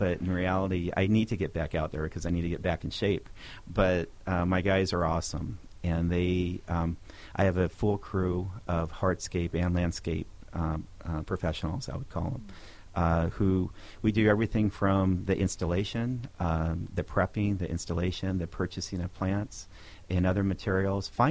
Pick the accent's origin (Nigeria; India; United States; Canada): United States; California; now in Southern California, United States; because I had so many bad allergies growing up in Northern California.